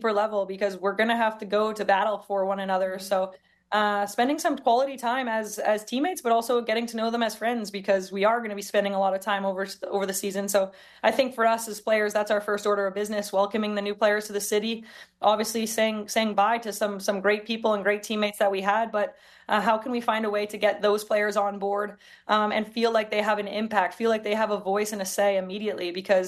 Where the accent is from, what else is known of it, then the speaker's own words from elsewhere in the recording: Toronto, Ontario, Canada; When I was growing up in Toronto, I didn't see it.